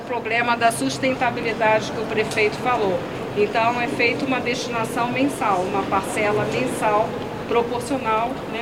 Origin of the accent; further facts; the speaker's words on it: Rio de Janeiro, Brazil; Agora, eu sou do Rio de Janeiro